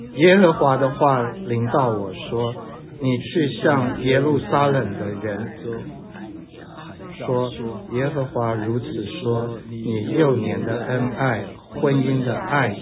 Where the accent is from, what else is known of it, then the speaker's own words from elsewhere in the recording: China; now in Canada; 我从中国来，我就不是做学者的料